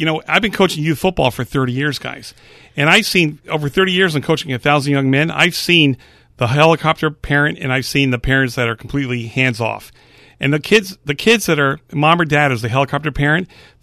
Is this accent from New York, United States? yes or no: no; Hamden, Connecticut, United States; now in Branford, United States; So I'm from New Haven. Town of Hampden's where I was raised.